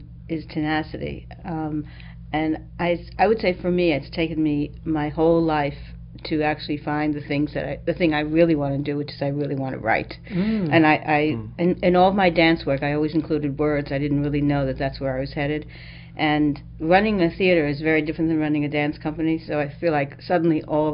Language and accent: English; Brooklyn, New York, United States; And growing up in Brooklyn is a help, you know.